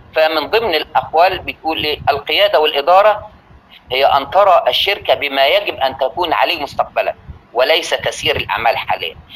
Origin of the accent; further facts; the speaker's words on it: Egypt; وهقول لك مثلا على سبيل المثال، عندنا في مصر